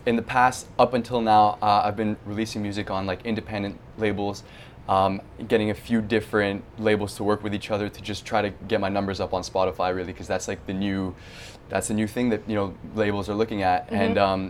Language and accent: English; Canada; you keep just realizing how thankful you are for being a Canadian